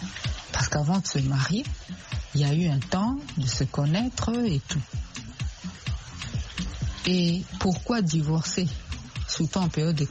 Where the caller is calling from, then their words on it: DR Congo; Bon, ici chez nous, en Afrique, particulièrement en RDC, j'ai pas beaucoup appris ça.